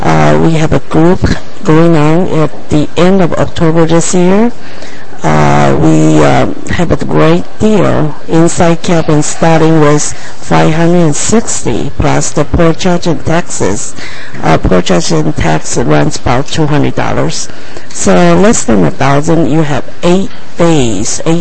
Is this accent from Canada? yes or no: no; Taiwan; English is a second language; now in California, United States; I'm a Chinese, so I speak Mandarin, and I'm from Taiwan, I speak Taiwanese as well.